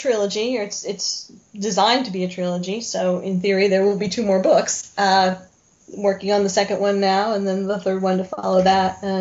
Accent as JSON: {"language": "English", "town": "Philadelphia", "region": "Pennsylvania", "country": "United States", "tie": "born or raised there", "said": "What's the name of that restaurant in Philly? Because I grew up outside of Philly."}